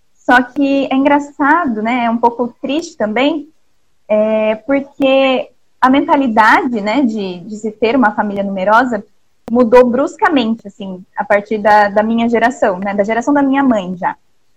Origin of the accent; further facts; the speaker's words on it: São Paulo, Brazil; born there; A minha mãe, ambos eles são da Paraíba, né? São paraibanos. E eu nasci aqui em São Paulo, mas os meus pais são de lá.